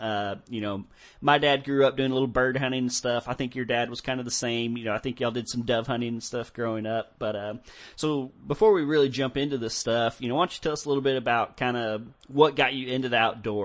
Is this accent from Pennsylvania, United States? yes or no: no; Texas, United States; You know, it's hard to find, you know, growing up in Texas and stuff. Texas is very privatized.